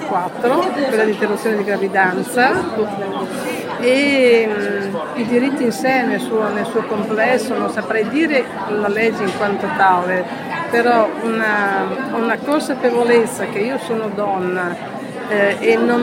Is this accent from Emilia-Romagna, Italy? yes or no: yes; Ferrara, Emilia-Romagna, Italy; Io sono un'emiliana, sono di Ferrara, quindi la mia regione è fortissima.